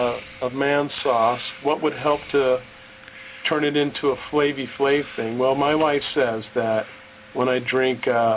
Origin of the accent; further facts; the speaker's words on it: California, United States; Hi, I'm the nurse from California.